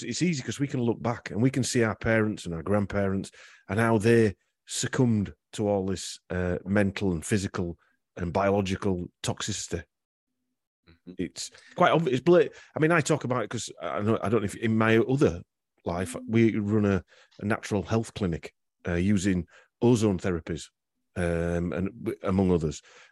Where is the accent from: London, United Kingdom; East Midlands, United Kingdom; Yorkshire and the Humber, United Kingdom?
Yorkshire and the Humber, United Kingdom; And we said, well, we're from Yorkshire. It's just part of our vocabulary.